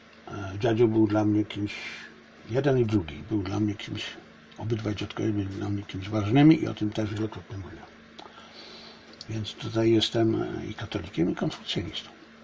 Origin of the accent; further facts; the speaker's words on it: China; a w tym, że jestem zarówno Polakiem, jak i Chińczykiem, i katolikiem, i konfucjanistą